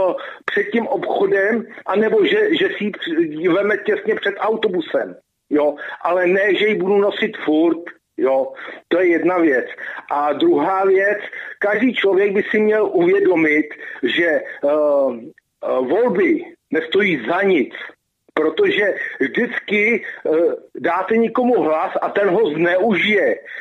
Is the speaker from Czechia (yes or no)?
yes; České Budějovice, South Bohemian Region, Czechia; Jsem z Budějc